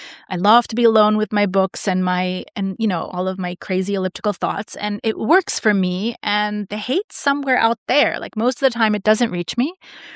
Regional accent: New York, United States; now in Berlin, Germany; just because I'm a New Yorker and therapy is like a purse.

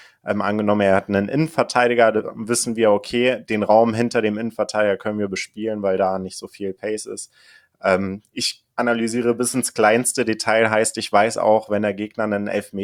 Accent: Kassel, Hesse, Germany; Ich komme aus Kassel ursprünglich

